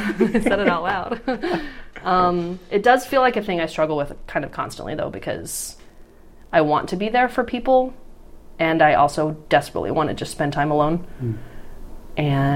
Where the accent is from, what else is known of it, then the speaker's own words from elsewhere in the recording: Nebraska, United States; And I'm from the Midwest. I am from a small Nebraska town.